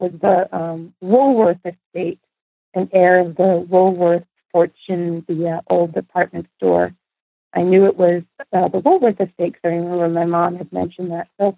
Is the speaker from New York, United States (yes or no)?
yes; North Salem, New York, United States; I grew up in North Salem, New York, which is in northern Westchester on the Connecticut border.